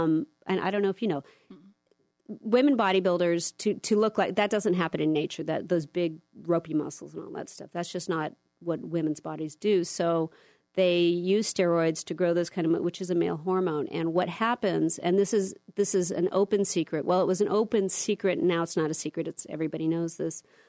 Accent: Point Dume, California, United States; when I grew up on Point Doom, if you were part of the tribe there, it was a wonderful place to be

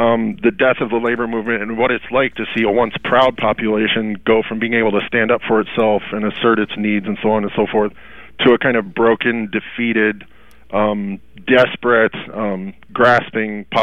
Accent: Aurora, Illinois, United States; I'm actually from Aurora, Illinois. I had classmates whose fathers got fired by Reagan from the Aurora.

